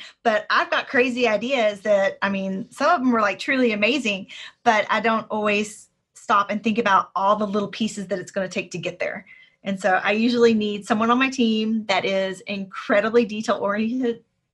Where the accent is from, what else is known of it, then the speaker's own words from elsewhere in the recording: United States; sometimes I'm really American as far as just being not crass, but just blunt.